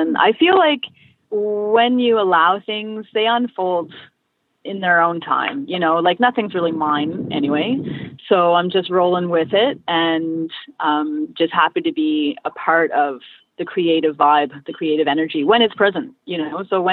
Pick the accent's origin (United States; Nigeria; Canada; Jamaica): Canada; Halifax, Nova Scotia; I grew up in Spryfield, and I spent a lot of time at the playground.